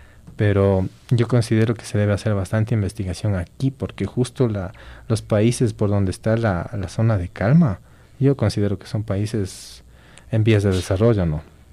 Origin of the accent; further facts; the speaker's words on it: Ecuador; Y ahí debe haber un compromiso de nosotros como ecuatorianos de hacer investigación aquí.